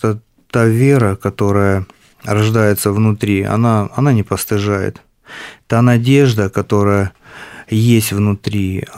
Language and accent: Russian; Rostov-on-Don, Rostov Oblast, Russia; Город Ростов-на-Дону.